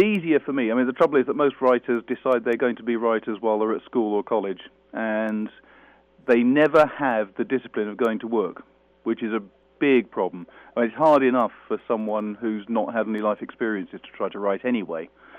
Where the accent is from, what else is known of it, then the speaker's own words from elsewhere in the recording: England, United Kingdom; Well, oddly enough, I'm from England.